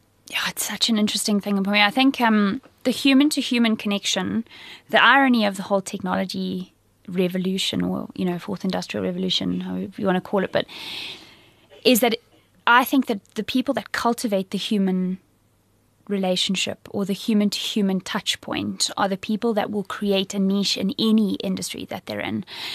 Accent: Zimbabwe; now in South Africa; I come from Zimbabwe

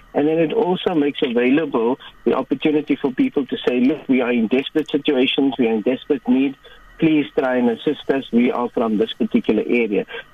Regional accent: South Africa; So we are very conscious that as a South African Muslim community, we are very active

